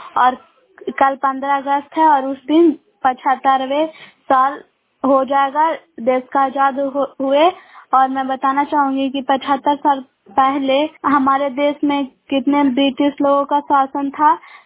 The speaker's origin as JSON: {"language": "Hindi", "town": "Bairiganj", "region": "Bihar", "country": "India", "said": "ग्राम बैरीगंज post Makrata जिला नालंदा की निवासी हूँ।"}